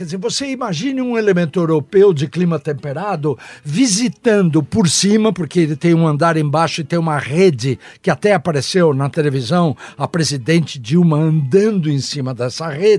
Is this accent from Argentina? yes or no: no; Brazil; Olha, eu vou confidenciar, como brasileiro fiquei muito orgulhoso